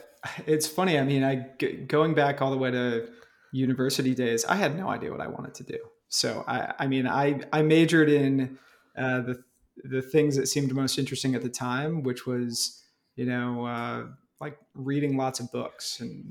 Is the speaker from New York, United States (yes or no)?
yes; New York, United States; I grew up in New York, but upstate New York. So kind of in like close to Albany, if anybody actually knows where that is.